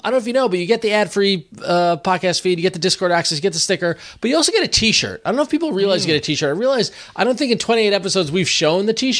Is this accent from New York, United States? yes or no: yes; New York, United States; because I'm from New York, and that's nothing like that.